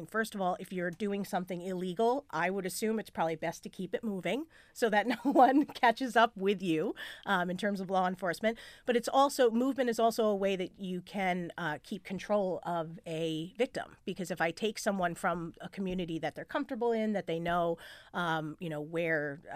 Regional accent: New York, United States; These laws originated in my home state of New York in 2008.

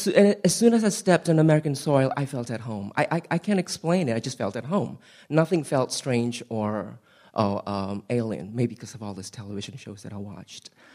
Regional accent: Singapore; now in United States; I was born and raised in Singapore in a Muslim family. All my life, though, I've always wanted to come to America.

